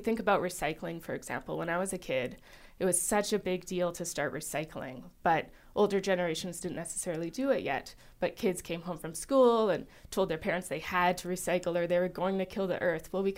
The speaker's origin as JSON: {"language": "English", "town": "Thunder Bay", "region": "Ontario", "country": "Canada", "tie": "born or raised there", "lives_now": "Newfoundland, Canada", "said": "I grew up in Thunder Bay in northwestern Ontario"}